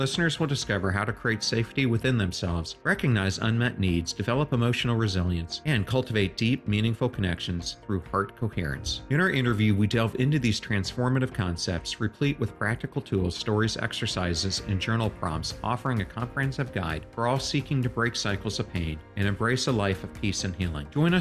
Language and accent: English; York, Pennsylvania, United States; I found out that we're both from Pennsylvania. You grew up in Philadelphia, and I grew up outside of Philly in York/Lancaster.